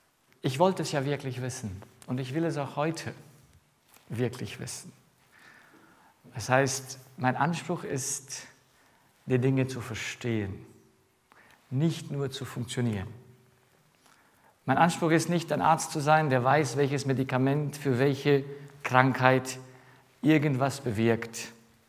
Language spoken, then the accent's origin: German; Romania; moved away as an adult; also born or lived in Freiburg; now in Germany; Ich komme ja ursprünglich aus Rumänien. Ich bin dort aufgewachsen, bis ich 19 war. Und dann sind wir nach Deutschland gekommen. Bin dann erst in Freiburg, das ist das andere Teil Deutschlands, im Süden, wo es warm ist. Da waren wir ja 15 Jahre